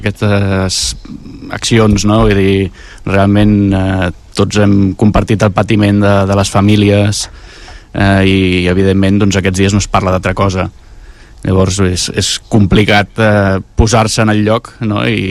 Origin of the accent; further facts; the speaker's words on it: El Prat de Llobregat, Catalonia, Spain; jo, com que sóc del Prat